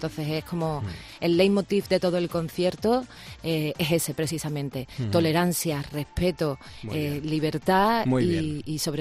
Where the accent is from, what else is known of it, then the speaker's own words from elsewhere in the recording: Cádiz, Andalusia, Spain; En Cádiz, bueno, aparte de que es mi tierra y que cada vez que voy es como respirar aire fresco y además nostalgia y volver a tus raíces, ¿no?